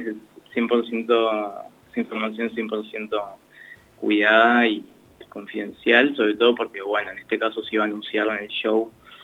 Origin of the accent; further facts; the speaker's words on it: Gorina, Buenos Aires, Argentina; now in La Plata, Argentina; Soy de Gorina, en realidad, de Bonet. Uh-huh. Y ahora vivo en La Plata Centro.